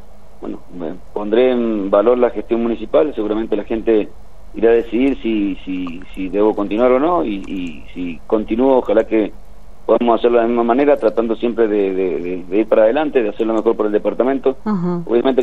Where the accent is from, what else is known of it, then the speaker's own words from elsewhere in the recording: La Paz, Mendoza, Argentina; que los paseños somos mendocinos igual que ellos